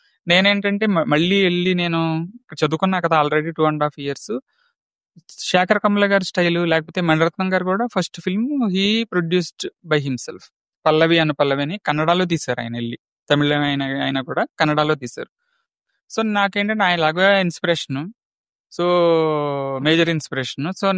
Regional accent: Razole, Andhra Pradesh, India; మా ఊరు రాజోలు, ఈస్ట్ గోదావరి అండి మాది, కోనసీమ. మా ఊర్లో మేము చిన్నప్పుడు

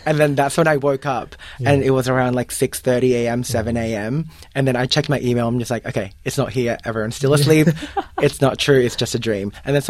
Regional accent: Philippines; this is the same with you growing up in the Philippines.

